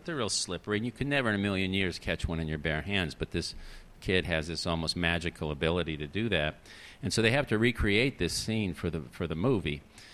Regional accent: Florida, United States; little burrowing owls, which really exist in Florida, existed, I should say, where I grew up in Florida

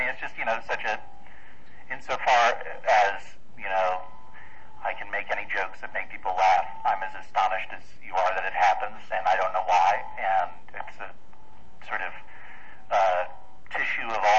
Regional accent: East Coast, United States; We are from the East Coast of the United States.

